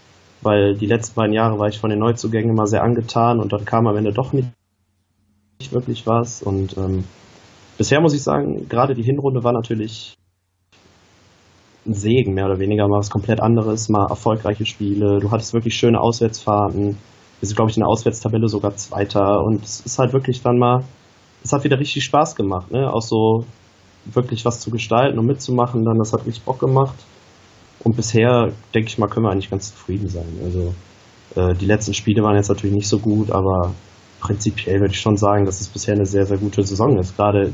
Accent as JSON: {"language": "German", "region": "North Rhine-Westphalia", "country": "Germany", "tie": "born or raised there", "said": "in Düsseldorf aufgewachsen und ich bin auch in der Nähe aufgewachsen"}